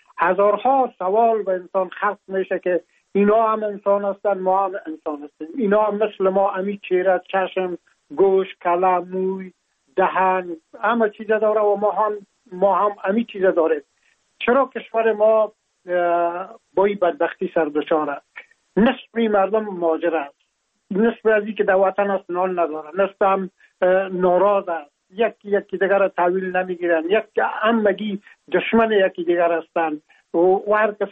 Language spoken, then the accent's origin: Persian; Afghanistan; now in France; ما هم در جمع عموم مردم هایی بودم که از افغانستان بر آمدم و تقریبا این 3 سال میشه که ما در فرانسه زندگی میکنم